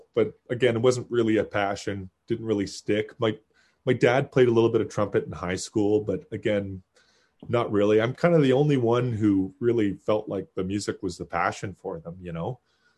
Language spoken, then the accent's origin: English; Kitchener, Ontario, Canada; born there; Well, I was born in Kitchener.